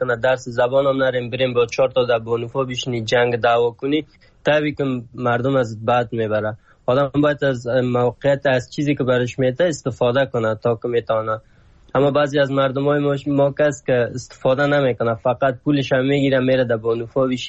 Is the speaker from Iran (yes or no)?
no; Afghanistan; moved away; چند وقت میشه از ترکیه آمدم این طرف، از افغانستان مدت 6 سال میشه بر آمدیم.